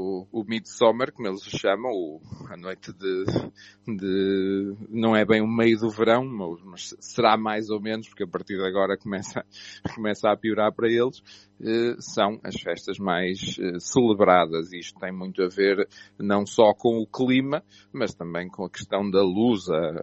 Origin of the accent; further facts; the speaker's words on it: Braga, Portugal; Bom, eu sou de Braga